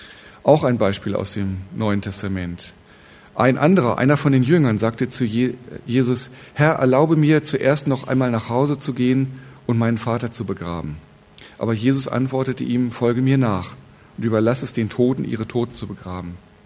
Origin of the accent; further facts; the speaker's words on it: Bielefeld, North Rhine-Westphalia, Germany; Ich komme aus Bielefeld, bin wie gesagt Fußballfan.